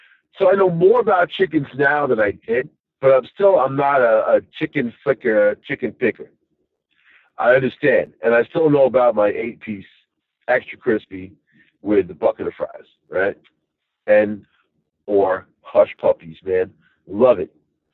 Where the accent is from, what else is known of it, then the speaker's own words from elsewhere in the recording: Long Island, New York, United States; now in Upstate New York, United States; I'm from New York City, man. Long Island, actually. But I was in the city, lived in the city the whole bit.